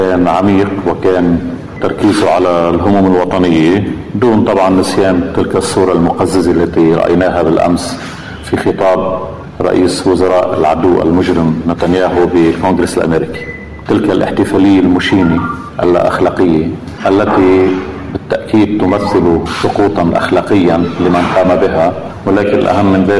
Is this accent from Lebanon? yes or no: yes; Lebanon; وتفترض بنا كلبنانيين أن نبحث فيما يجمع بيننا